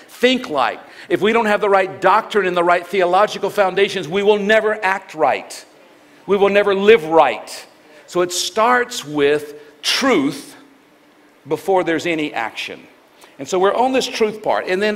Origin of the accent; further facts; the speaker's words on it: Mississippi, United States; I grew up in Mississippi, and my family, we hunted, we'd quail hunt and duck hunt and dove hunt.